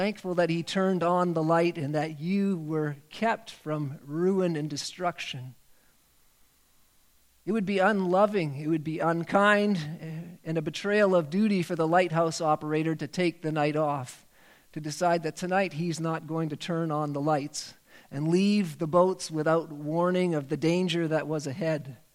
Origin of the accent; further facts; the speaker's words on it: British Columbia, Canada; Now, I grew up on the West Coast, and many times on the West Coast, people would go out boating